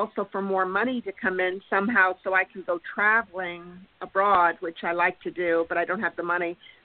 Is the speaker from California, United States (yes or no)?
yes; California, United States; I'm from California. How are you?